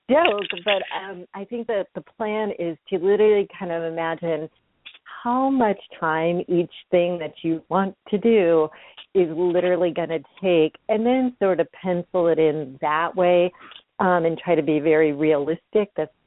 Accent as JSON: {"language": "English", "region": "Florida", "country": "United States", "tie": "born or raised there", "said": "I grew up in Florida with a pool, and like kids, we'd dive under the water"}